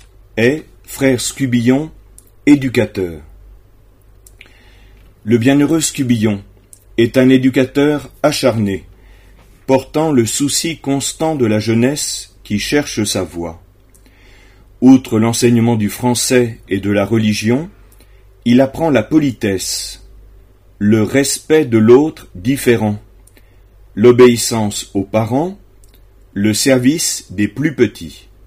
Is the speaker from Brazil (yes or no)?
no; Réunion; Chez nous, à La Réunion